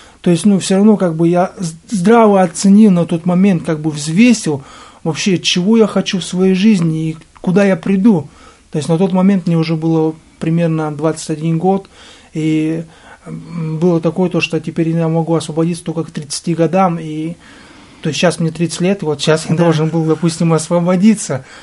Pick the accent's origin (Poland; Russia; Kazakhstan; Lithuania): Kazakhstan; Semey, Abai Region; я сам вообще из Казахстана и отбывал заключение в алматинской колонии. Вот, я вернулся домой в Семипалатинск.